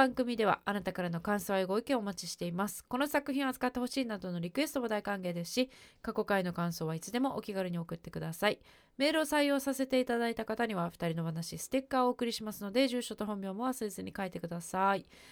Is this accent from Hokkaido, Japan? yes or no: no; Gifu, Japan; 4月27日土曜日が私の地元岐阜で